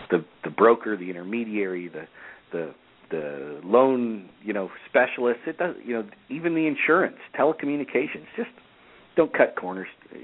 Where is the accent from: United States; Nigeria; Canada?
Canada; Strange, being Canadian, we held back Canada till last year